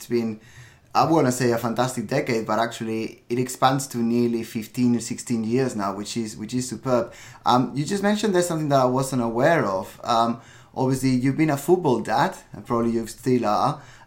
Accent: London, United Kingdom; Eugenia Caroli is joining us once again from Barcelona, and I'm from London

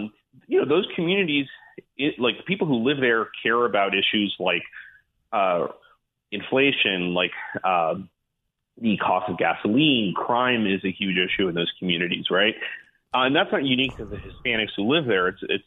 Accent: United States; My wife has only been in this country for 6 years. I was born and raised in this country

